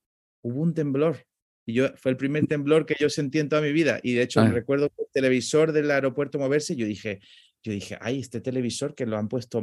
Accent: Málaga, Andalusia, Spain; yo soy de Málaga, la tierra de Pablo Picasso, y que está al sur de España, que es una de las tierras con mejor clima de toda Europa, ¿no? Tenemos 300 días de sol al año.

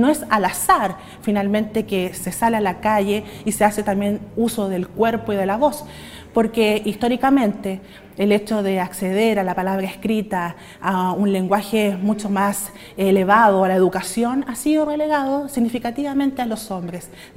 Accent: Chile; hay otros fenómenos que también nos han acompañado como chilenos y chilenas en los últimos años.

